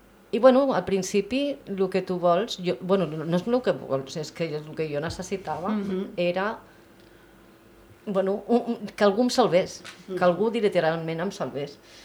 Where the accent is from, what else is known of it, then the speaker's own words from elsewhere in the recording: Girona, Catalonia, Spain; Cap a aquest grup de Girona, jo sóc de Girona.